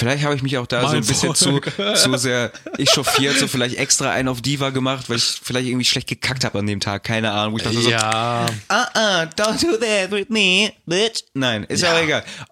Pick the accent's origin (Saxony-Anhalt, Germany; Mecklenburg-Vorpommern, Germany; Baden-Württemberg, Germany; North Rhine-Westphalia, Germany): North Rhine-Westphalia, Germany; Düsseldorf; born there; Nein, ich bin Deutscher, Alter. Ich bin fucking Düsseldorf geboren.